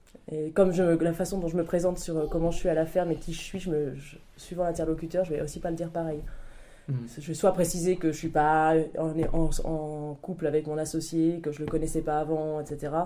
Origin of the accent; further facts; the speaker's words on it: Bourgogne-Franche-Comté, France; Je suis de Saône-et-Loire.